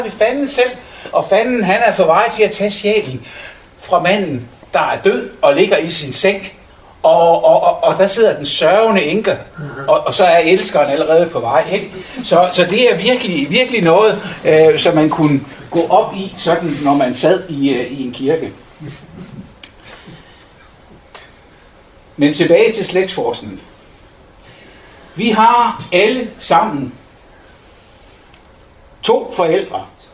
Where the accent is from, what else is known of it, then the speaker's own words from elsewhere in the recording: North Denmark Region, Denmark; jeg er fra Nørrejylland, specielt fra Vendsyssel